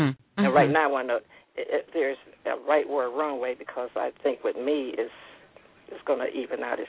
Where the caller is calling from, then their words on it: Cleveland, Ohio, United States; I'm calling from Cleveland, Ohio.